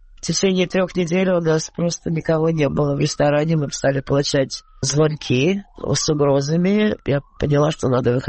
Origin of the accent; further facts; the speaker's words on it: Saint Petersburg, Russia; у меня муж украинец из Одессы, я из Санкт-Петербурга, из Ленинграда.